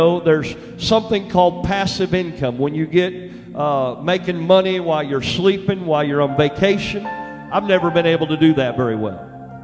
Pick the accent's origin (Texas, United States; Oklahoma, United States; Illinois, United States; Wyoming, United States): Oklahoma, United States; I grew up in Western Oklahoma. I grew up in the country. My dad was pastor, and he's still living.